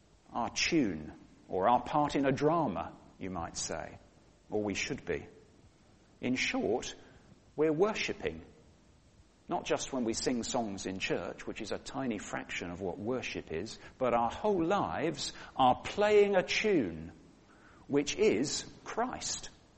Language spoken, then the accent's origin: English; Scotland, United Kingdom; I'm Scottish.